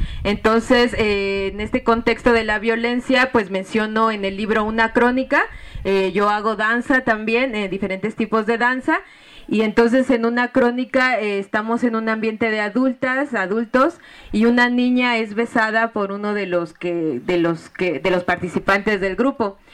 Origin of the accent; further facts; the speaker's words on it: Mexico City, Mexico; yo estudié, soy de la Ciudad de México